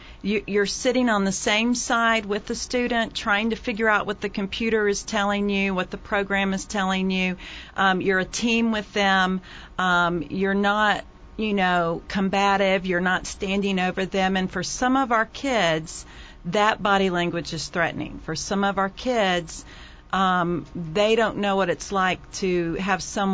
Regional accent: Oklahoma, United States; I can remember growing up. I grew up in Oklahoma, and you could not chew gum in class.

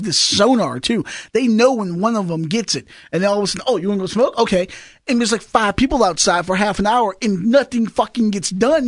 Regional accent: the South, United States; I'm from the South, Mike. Obviously, tobacco country. I've pulled tobacco. I grew up around it and stuff like that.

